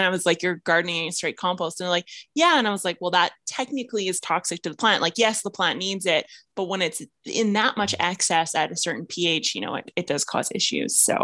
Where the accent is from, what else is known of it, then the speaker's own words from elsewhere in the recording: Saskatchewan, Canada; I'm from Saskatchewan. We have zero French here.